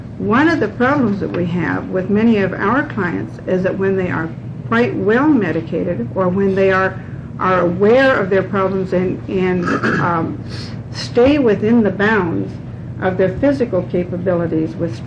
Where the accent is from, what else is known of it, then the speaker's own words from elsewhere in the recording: Portland, Oregon, United States; the public member of the Psychiatric Security Review Board, and I'm from Portland, Oregon.